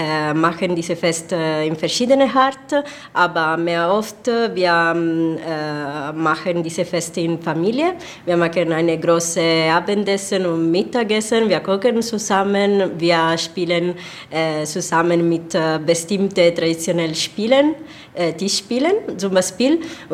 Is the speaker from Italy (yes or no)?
yes; Sicily, Italy; German is a second language; Ich komme aus Sizilien, Süditalien.